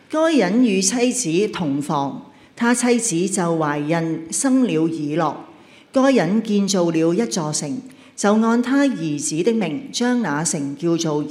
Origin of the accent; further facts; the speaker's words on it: Hong Kong; 呢一个岁数真系似乎仲比我哋香港人均寿命仲低